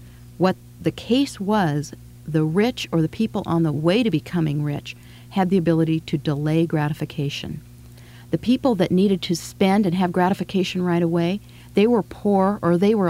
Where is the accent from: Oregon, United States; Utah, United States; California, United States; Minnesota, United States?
Oregon, United States; In fact, I grew up in Oregon. And one of the stories that I like to tell is I was near the Oregon coast where there's a lot of crabs.